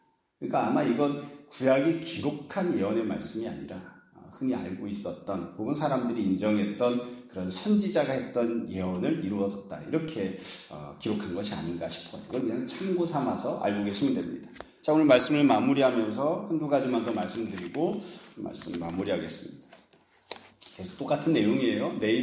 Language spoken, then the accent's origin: Korean; Seoul, South Korea; also born or lived in Daegu; 태어난 건 대구지만 태어나서 한 살 되기 전에 서울로 올라와서 본 적도 서울로 돼 있고